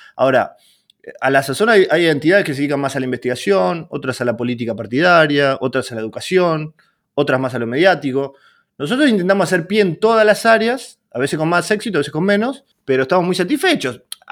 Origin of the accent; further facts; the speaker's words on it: Villa Constitución, Santa Fe, Argentina; Yo soy de Villa Constitución, un pueblo fabril, que básicamente es una fábrica y una municipalidad, y tiene escasa vida cultural, y me animo a decir que tampoco tiene una vida política muy bulliciosa.